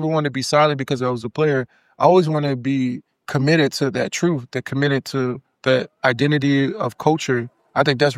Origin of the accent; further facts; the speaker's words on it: Texas, United States; I grew up in Texas, so it's like, heat was nothing.